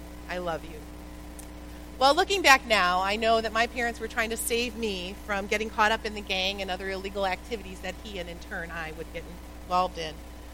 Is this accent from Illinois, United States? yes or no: yes; Zion, Illinois, United States; I was raised right here in Zion, the youngest of five children